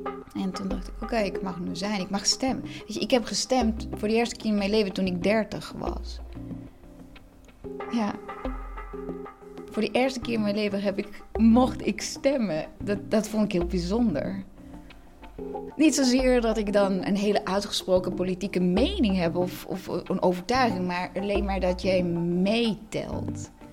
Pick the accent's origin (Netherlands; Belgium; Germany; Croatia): Croatia; first language Croatian; Dutch is a second language; Ja, kijk, mijn moedertaal is Kroatisch. Ik ben naar Kroatische school geweest. En dus ik spreek, mijn moedertaal is Kroatisch.